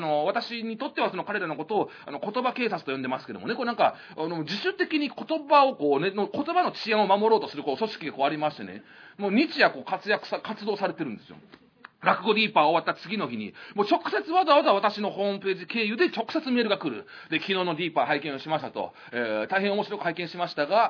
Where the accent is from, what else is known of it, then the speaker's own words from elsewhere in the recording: Kyoto, Japan; accent: Kyoto dialect; moved away as an adult; もともと二十歳まで京都に住んでたもんで、京都出身でございますから、ネイティブで言ったら、京都弁、関西弁なんですよね。